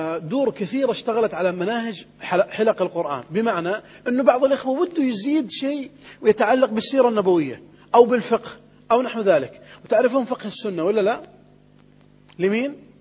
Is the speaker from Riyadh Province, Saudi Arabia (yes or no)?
yes; Riyadh, Riyadh Province, Saudi Arabia; هناك دار خيرية عندنا في الرياض